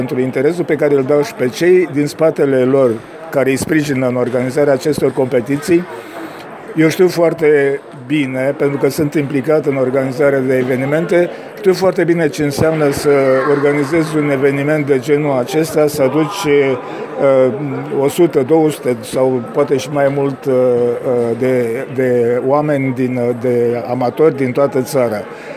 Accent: Alba Iulia, Alba County, Romania; Eu vin de la Alba Iuliană

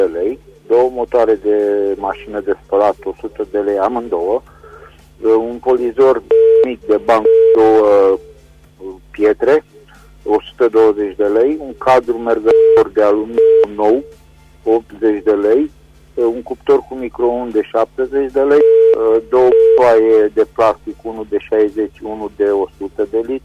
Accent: Reșița, Caraș-Severin, Romania; din Reșița și revin și eu cu câteva anunțuri, vă rog.

